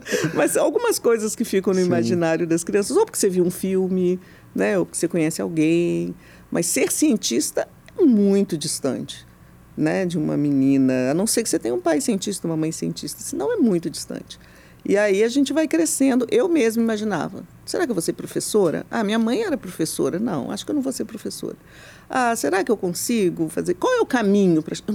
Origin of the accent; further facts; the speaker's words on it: Nova Iguaçu, Rio de Janeiro, Brazil; Mas eu cresci em Nova Iguaçu, que é uma cidade do lado.